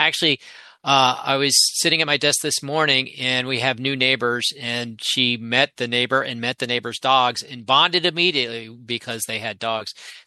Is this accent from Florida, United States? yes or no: yes; Gainesville, Florida, United States; It's possible because, you know, I grew up in Gainesville and we would go to Cedar Key.